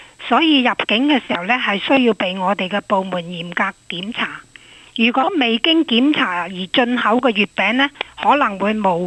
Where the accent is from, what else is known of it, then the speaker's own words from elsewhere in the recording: China; 呢啲都係我哋中國人應節嘅食品嘅